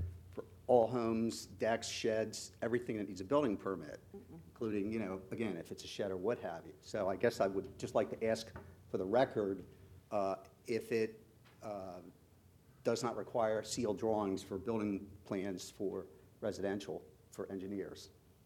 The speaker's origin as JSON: {"language": "English", "town": "Wilmington", "region": "Delaware", "country": "United States", "tie": "born or raised there", "said": "My hometown is Wilmington, but I also have a house in Dagsboro."}